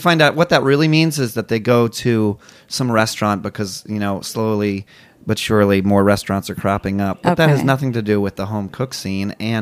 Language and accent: English; New York, United States; Well, I try and tone down the fact, normally, that I'm from New York and that I'm coming to your city.